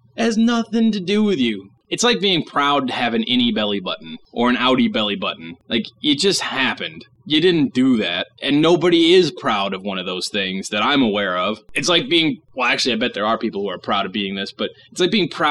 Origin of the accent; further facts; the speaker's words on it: Fort Worth, Texas, United States; born there; and I say I was born in Fort Worth, Texas. It's kind of neat, I guess, because it's different, but I don't give a shit where I was born.